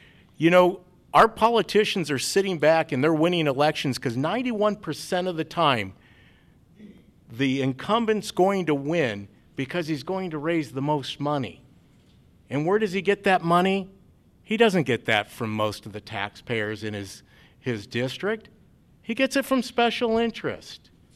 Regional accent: Peoria, Illinois, United States; I grew up in Peoria, Illinois, and my brother and I used to go out to Brimfield, and there was an old abandoned building

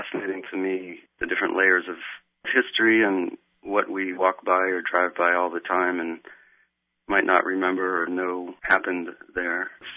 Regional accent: Washington metropolitan area, United States; I grew up outside of Washington, D.C., which is kind of an artificial city.

